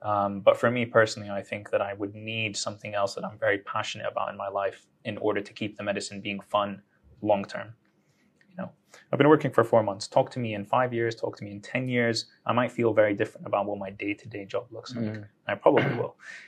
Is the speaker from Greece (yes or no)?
yes; Greece; in Greece where I grew up and in the Arab world where I'm from